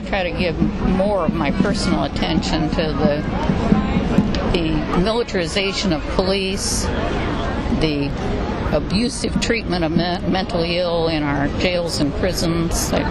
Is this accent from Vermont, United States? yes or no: yes; Waitsfield, Vermont, United States; drove here from Vermont yesterday, and the day before that I was baking pies for a church supper in my hometown, so no, I didn't see it.